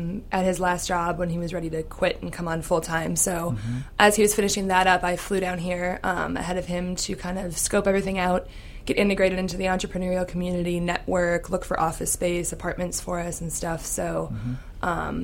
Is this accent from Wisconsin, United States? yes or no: yes; Wisconsin, United States; So Joey and I are actually both from Wisconsin. Escaped the tundra and made it down here.